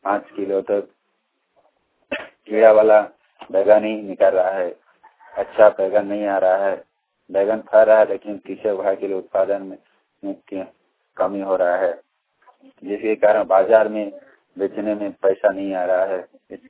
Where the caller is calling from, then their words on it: Amchura, India; गढ़चिला पटन से बोल रहा हूँ। मेरा गांव का नाम अमचूड़ा है।